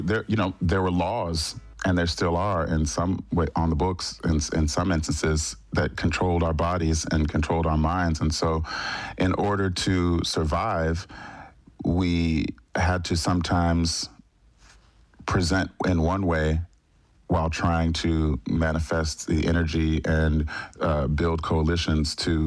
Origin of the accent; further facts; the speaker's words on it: United States; Please, I'm American.